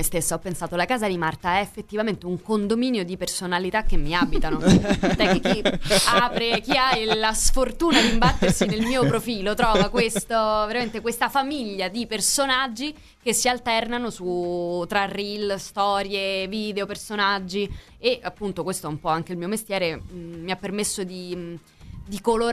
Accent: Rome, Lazio, Italy; Però senta, scusa, però io sono romana.

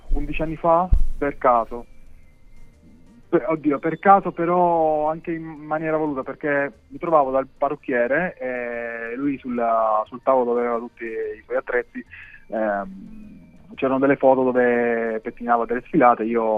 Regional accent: Teramo, Abruzzo, Italy; sono tornato in Abruzzo perché io sono di Teramo, quindi diciamo che ho fatto Milano-Teramo

